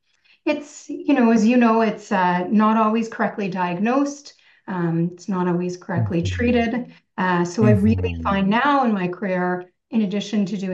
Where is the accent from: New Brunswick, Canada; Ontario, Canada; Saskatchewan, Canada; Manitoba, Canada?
Ontario, Canada; Toronto; born there; So I have I was born in Toronto.